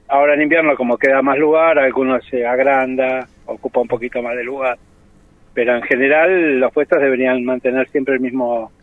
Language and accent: Spanish; Buenos Aires, Argentina; De Buenos Aires.